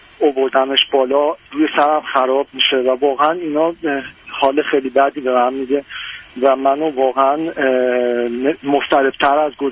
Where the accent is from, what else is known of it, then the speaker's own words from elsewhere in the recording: Iran; moved away; به من بسیار کمک کردن که منو حمایت کردن که حتی بیام خارج از ایران و بتونم پیشرفت کنم